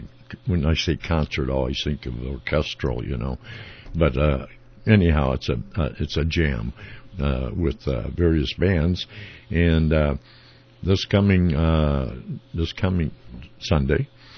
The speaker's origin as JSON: {"language": "English", "town": "St. Paul", "region": "Minnesota", "country": "United States", "said": "I'm from St. Paul."}